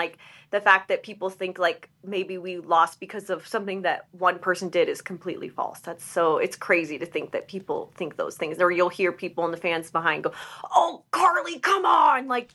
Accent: Las Vegas, Nevada, United States; Me and my sister are born and raised in Vegas.

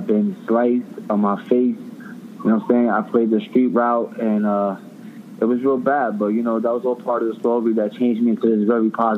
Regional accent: Bronx, New York, United States; So growing up in the Bronx, it was a little bit tough for me because, you know, living in the Bronx my whole entire life, people know your whole entire family

